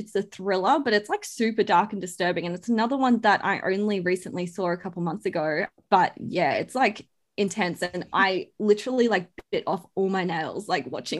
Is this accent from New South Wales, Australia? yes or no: no; Brisbane, Queensland, Australia; I'm from Brisbane.